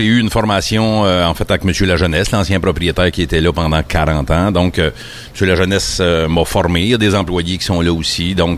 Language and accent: French; Saint-Côme, Quebec, Canada; T'sais, moi, je suis natif de Saint-Côme